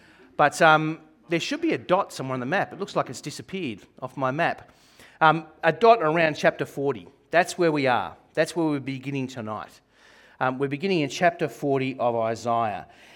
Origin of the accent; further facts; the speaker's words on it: Gosford, New South Wales, Australia; also born or lived in Sydney; now in Bathurst, Australia; I much prefer the country to the city. And I've lived in both. I grew up in Gosford when it was a small town, and then I spent 12 years in Sydney. I count it my exile, my Babylon. And I've spent the last 15 years in Bathurst.